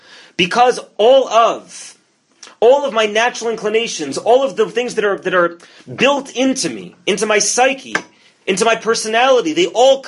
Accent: New York, United States; I grew up living in New York. Obviously, liberals are correct. I grew up in New York.

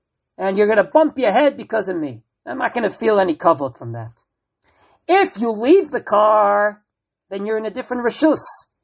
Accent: Canada; I came from Canada at the time. There, everyone's ultra, ultra nice.

